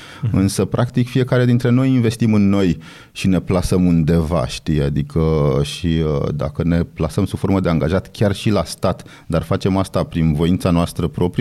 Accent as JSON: {"language": "Romanian", "town": "Râmnicu Vâlcea", "region": "Vâlcea County", "country": "Romania", "tie": "born or raised there", "also_born_or_lived": "Bucharest", "said": "am crescut în Râmnicu Vâlcea la bunici, când m-am întors, că m-am născut în București, am crescut la Râmnicu Vâlcea, dar când m-am întors în București"}